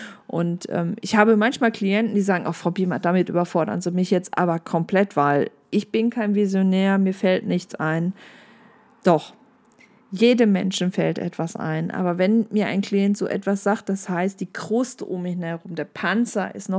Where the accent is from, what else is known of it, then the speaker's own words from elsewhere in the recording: North Rhine-Westphalia, Germany; das war bei uns im Ruhrgebiet so